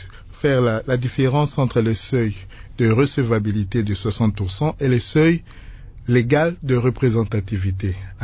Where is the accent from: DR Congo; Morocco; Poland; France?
DR Congo; Chez nous, en République démocratique du Congo